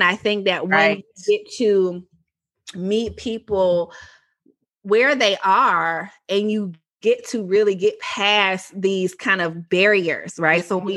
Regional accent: Atlanta, Georgia, United States; I definitely am like super blackety black, born and raised in Atlanta

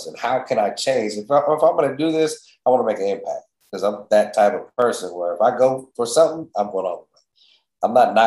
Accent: California, United States; I grew up in San Fernando Valley, so our high schools and schools was always a mix, Persian, Armenian

